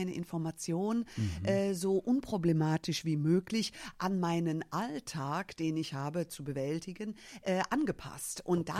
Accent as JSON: {"language": "German", "country": "Germany", "tie": "born there", "said": "ich bin als Amerikanerin hier in Deutschland geboren, habe aber, obwohl ich hier geboren bin, keine deutsche Staatsbürgerschaft leider."}